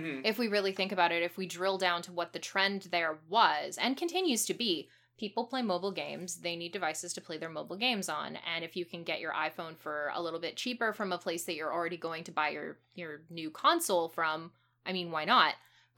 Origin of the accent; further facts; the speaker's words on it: Kamloops, British Columbia, Canada; now in Vancouver, Canada; Kamloops, my hometown in British Columbia